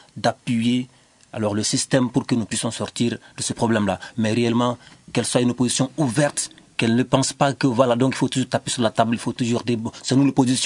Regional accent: Mali; En tant que Malien

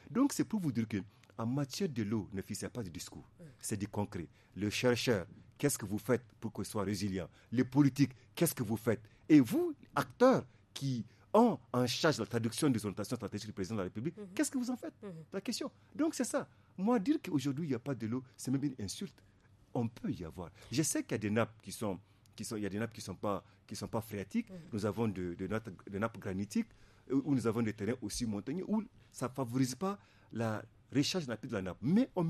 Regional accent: Niger; le cas du Niger où nous avons de bonnes politiques

